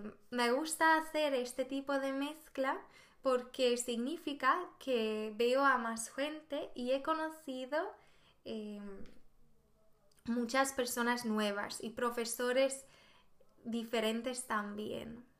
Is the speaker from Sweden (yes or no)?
yes; Sweden; Spanish is a second language; yo no soy española, efectivamente, yo soy sueca.